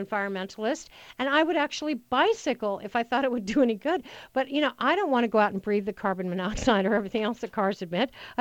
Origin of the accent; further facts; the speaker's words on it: Colorado, United States; It's always old home week for me because I'm from Colorado.